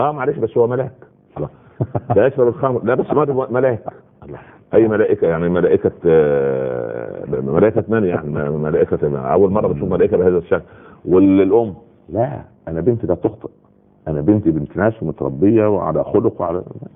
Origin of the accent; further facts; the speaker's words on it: Upper Egypt, Egypt; حتى عندنا في الصعيد اسمه السخل برضه